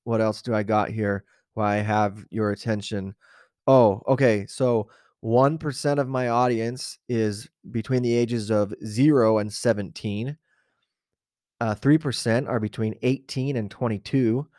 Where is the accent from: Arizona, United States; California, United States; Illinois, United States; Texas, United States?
Arizona, United States; Safford; only 9% live in Safford, my hometown.